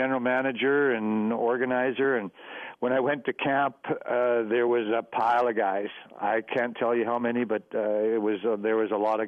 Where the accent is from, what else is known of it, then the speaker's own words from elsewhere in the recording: Alberta, Canada; Well, I grew up in Alberta. I was born in Edmonton. And I grew up in Alberta, and I played Junior A out there